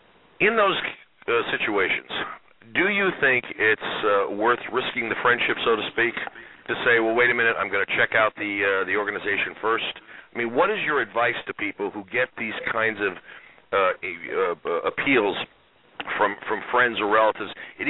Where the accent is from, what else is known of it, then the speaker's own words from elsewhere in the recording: Albany, New York, United States; I'm from Albany.